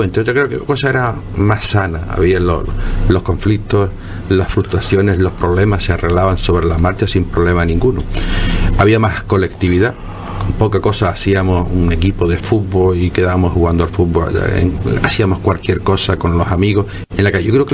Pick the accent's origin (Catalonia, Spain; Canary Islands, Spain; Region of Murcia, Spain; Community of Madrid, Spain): Canary Islands, Spain; Gran Tarajal; de Gran Tarajal. Nacido y criado en Gran Tarajal, en el pueblo de Gran Tarajal.